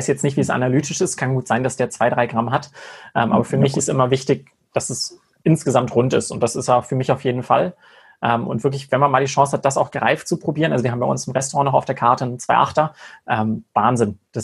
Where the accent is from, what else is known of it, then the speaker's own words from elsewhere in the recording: Switzerland; bei uns in der Schweiz